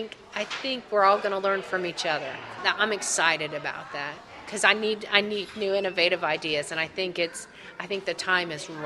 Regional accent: Ohio, United States; Now, it's not the story I heard when I was growing up in Central Ohio. And I grew up in the hometown of Sherman.

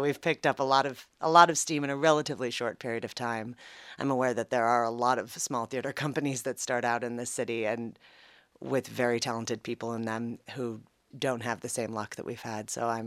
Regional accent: Manhattan, New York, United States; born there; I was born in Manhattan, so I didn't grow up around them necessarily. When we moved out of the city, I really wanted to learn to ride.

